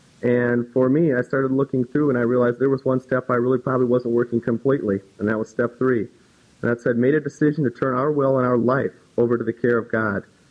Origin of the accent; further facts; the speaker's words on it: Eden Prairie, Minnesota, United States; I grew up here in Eden Prairie, and I was the local Star and Tribune paper boy.